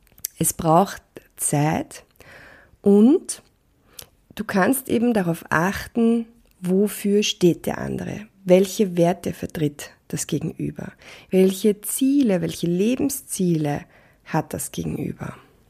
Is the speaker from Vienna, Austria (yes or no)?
yes; Vienna, Austria; ich bin ja aus Wien